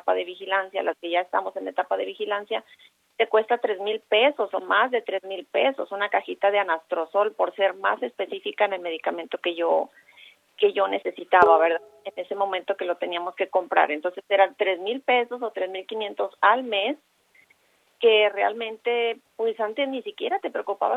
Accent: Mexico; porque somos mexicanas, porque tenemos familia, porque trabajamos y pagamos nuestros impuestos

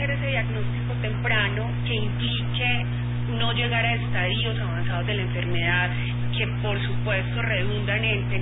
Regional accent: Colombia; now in Mexico; Yo soy colombiana, pero vivo aquí en México.

